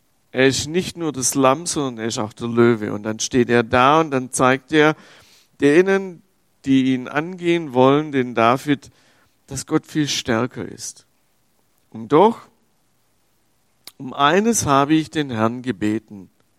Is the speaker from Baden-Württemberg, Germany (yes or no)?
yes; Baden-Württemberg, Germany; die könnte man eventuell in meiner Heimat bekommen, so um Stuttgart rum.